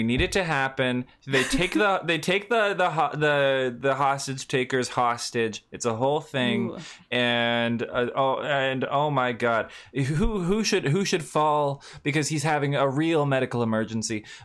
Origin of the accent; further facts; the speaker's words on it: United States; But as an American, it's my right to invoke it whenever I damn well please